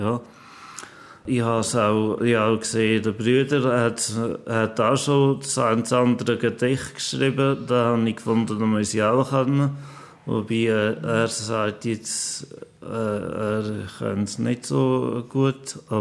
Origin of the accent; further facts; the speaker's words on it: Holderbank, Aargau, Switzerland; Ich bin in Holderbank aufgewachsen im Aargau.